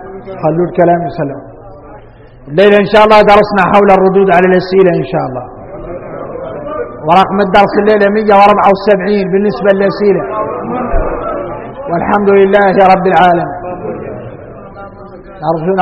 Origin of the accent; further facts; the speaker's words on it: Mauritania; احنا موريتاني عندنا شي شريعة وعندنا شي ذريعة